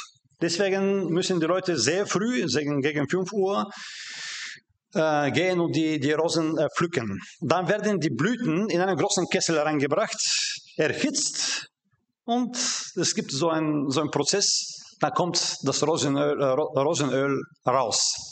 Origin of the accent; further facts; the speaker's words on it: Bulgaria; German is a second language; Mit meiner Frau, wir kommen aus Bulgarien